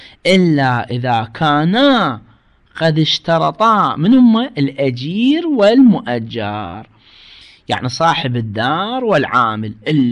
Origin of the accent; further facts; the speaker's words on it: Iraq; إحنا عندنا بالعراق هسه من نطلع العامل يبنانا